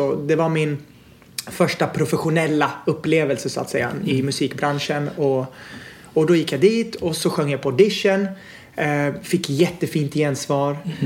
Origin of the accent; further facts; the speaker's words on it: Sweden; born there; Tog de med sig hela tjocka släkten och kom hit. Och sen föddes jag 89 på BB.